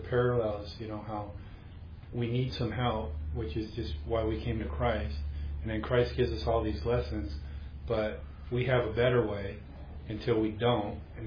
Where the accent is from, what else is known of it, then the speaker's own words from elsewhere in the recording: Torrance, California, United States; there's a stadium named for him in my hometown of Torrance, California.